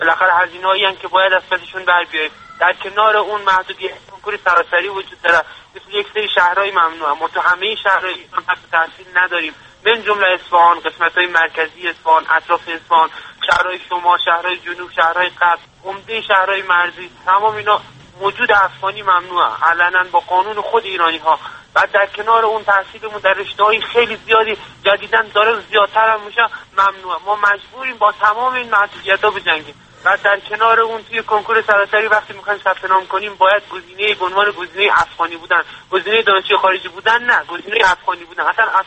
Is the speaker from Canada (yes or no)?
no; Afghanistan; now in Tehran, Iran; من چون افغانی هستم حق تحصیل ایرانی رو ندارم